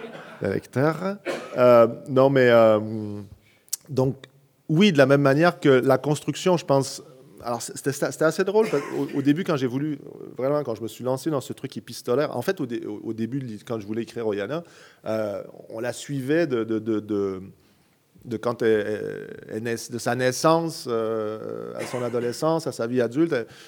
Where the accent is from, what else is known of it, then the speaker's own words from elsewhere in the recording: Quebec, Canada; accent: Quebec; ça me fait drôle, parce que je prends moins mon accent québécois